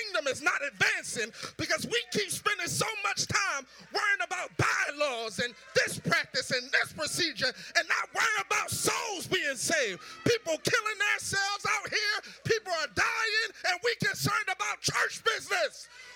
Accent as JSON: {"language": "English", "town": "Philadelphia", "region": "Pennsylvania", "country": "United States", "said": "Listen, I'm going to say what I got to say because I'm from South Philly and I ain't never been scared."}